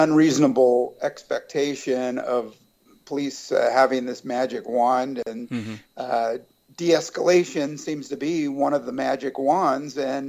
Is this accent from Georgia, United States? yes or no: no; San Francisco, California, United States; growing up in San Francisco, growing up poor, one of half a dozen kids, in inner city San Francisco